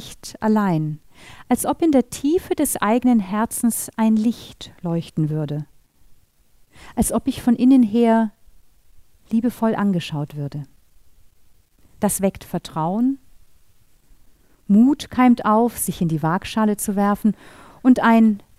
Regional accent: Baltic coast, Germany; now in Austria; Sie hören meiner Sprache an, ich komme aus Deutschland, auch wenn ich schon 15 Jahre in Österreich lebe. Ich komme von der Ostsee.

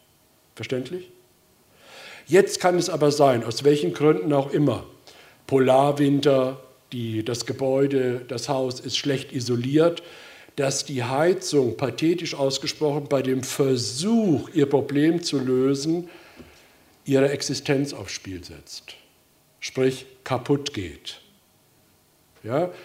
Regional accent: Baden-Württemberg, Germany; Jedes Jahr wird in Deutschland, in der Nähe, wo ich herkomme, in Mannheim

